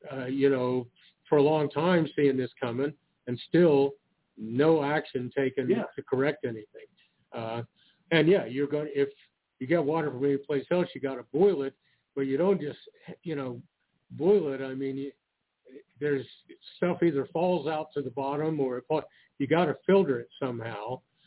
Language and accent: English; Ironton, Ohio, United States; Oh yeah, well, my hometown, Ironton, Ohio, during the 90s